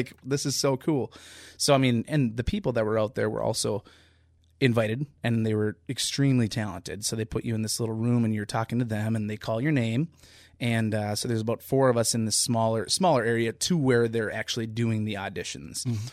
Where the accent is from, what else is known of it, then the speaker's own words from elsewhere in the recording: St. Paul, Minnesota, United States; I went and tried for my hometown of Minnesota. You know, I'm born and raised in St. Paul, White Bear Lake area